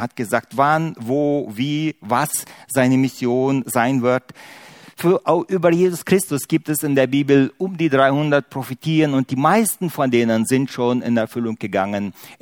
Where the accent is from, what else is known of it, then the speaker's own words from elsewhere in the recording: Russia; Ich selber bin ein Deutscher, der im großen russischen Reich aufgewachsen ist.